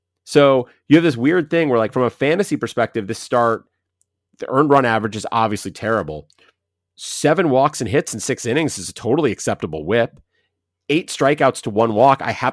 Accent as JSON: {"language": "English", "region": "Ohio", "country": "United States", "tie": "born or raised there", "said": "We're both from Ohio, both Ohio State fans growing up."}